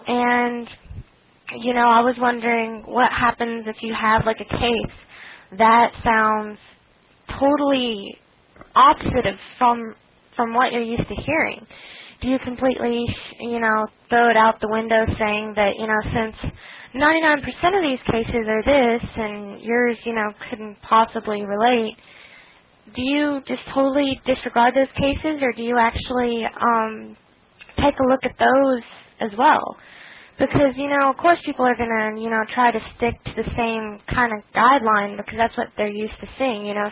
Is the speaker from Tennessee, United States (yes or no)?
yes; Tennessee, United States; Thank you. … I'm from Tennessee. I called earlier.